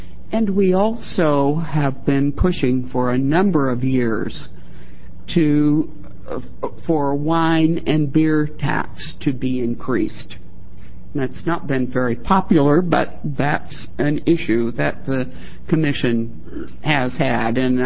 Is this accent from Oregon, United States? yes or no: yes; Portland, Oregon, United States; I'm a native Oregonian, and that I was born and raised in Portland, and have been around the legislature since 1959.